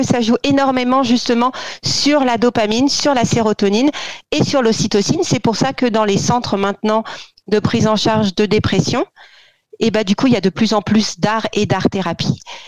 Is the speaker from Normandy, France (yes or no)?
no; Paris, Île-de-France, France; en tous les cas que chez moi à Paris, avant.